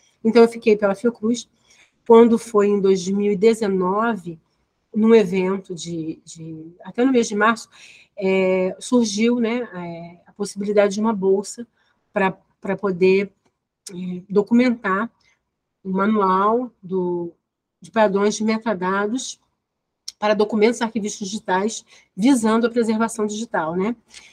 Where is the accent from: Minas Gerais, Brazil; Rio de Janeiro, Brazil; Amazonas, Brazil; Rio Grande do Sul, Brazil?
Rio de Janeiro, Brazil; aqui no Rio de Janeiro, onde eu nasci, moro, trabalho, estudo